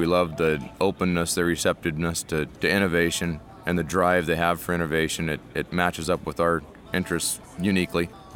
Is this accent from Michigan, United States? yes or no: no; Ronan, Montana, United States; Ronan, Montana. Charlo, Montana is where our shop is.